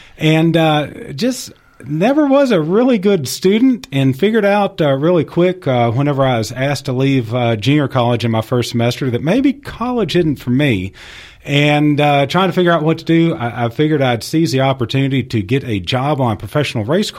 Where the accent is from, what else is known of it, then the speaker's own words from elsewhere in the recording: Texas, United States; there was a local music store where I grew up in East Texas that had a whole bunch of closeout used CDs